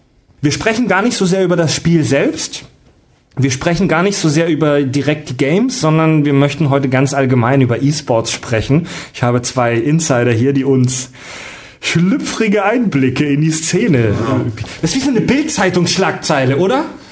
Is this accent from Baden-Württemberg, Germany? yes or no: yes; Kieselbronn, Baden-Württemberg, Germany; Ich komme aus Kieselbronn.